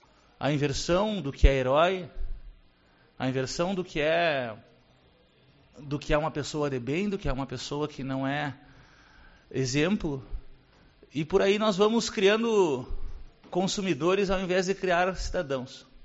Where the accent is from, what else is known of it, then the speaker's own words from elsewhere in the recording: Uruguaiana, Rio Grande do Sul, Brazil; Eu sou nascido e criado em Uruguaiana, mas sou mais acostumado ao verão do Ceará do que ao nosso inverno.